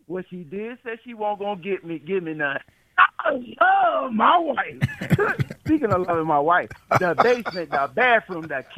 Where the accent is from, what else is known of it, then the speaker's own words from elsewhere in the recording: Philadelphia, Pennsylvania, United States; from Brewery Town.